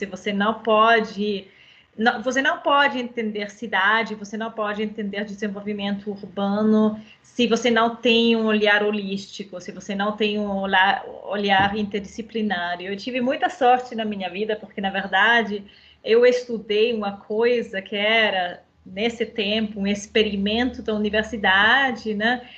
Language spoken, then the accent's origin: Portuguese; Vienna, Austria; Portuguese is a second language; moved away as an adult; now in Brazil; eu sou da Áustria, originalmente, né, de Viena. Tem agora quase 2 anos que eu moro no Brasil.